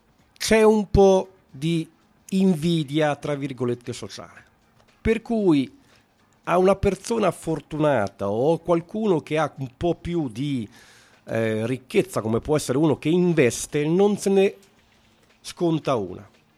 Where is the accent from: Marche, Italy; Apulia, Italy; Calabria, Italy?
Marche, Italy; Ancona; Io sono anconetano, sono come tanti che stanno ascoltando.